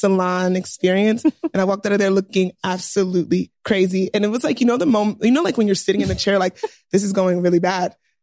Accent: United States; I'm Black American in the chair.

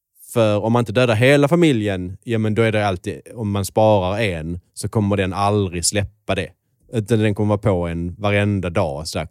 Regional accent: Skåne, Sweden; accent: Scanian; Så jag pratar skånska.

